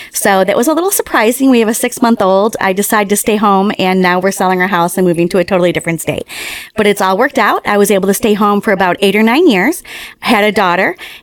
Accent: Buffalo, New York, United States; accent: New York; I am from Buffalo, New York, originally, and yeah, you'll hear that New York come out in a little bit, that my hard R.

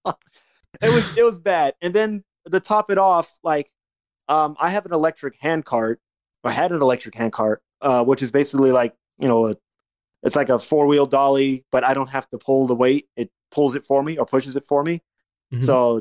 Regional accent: California, United States; also born or lived in Las Vegas; now in New York, United States; I moved to New York from Vegas, originally from California, moved to Vegas in 1996. And then I moved to New York by myself in 2011 to pursue my career

